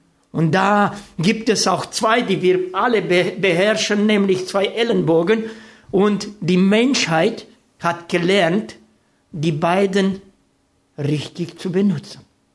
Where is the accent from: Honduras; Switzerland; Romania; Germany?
Romania; ich komme aus Rumänien, wie viele von euch